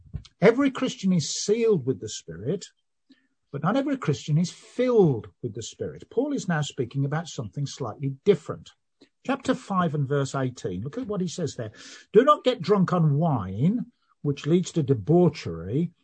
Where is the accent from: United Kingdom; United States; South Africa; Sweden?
United Kingdom; Birmingham, West Midlands; If you haven't worked out already, I'm a Brummie